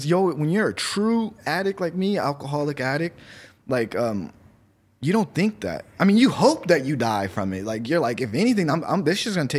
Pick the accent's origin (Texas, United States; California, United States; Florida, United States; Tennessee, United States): California, United States; Palmdale; I'm from Palmdale.